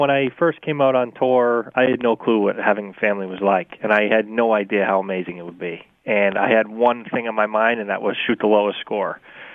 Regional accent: Vermont, United States; I grew up in Vermont with winter too, so I had, you know, 4 to 5 months of no golf.

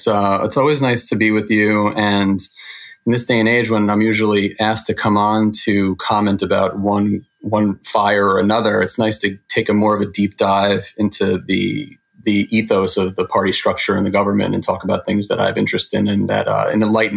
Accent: New York, United States; I'm originally from New York, and a lot of people think nowadays that New York is this liberal bastion, this kind of fortress of democratic politics.

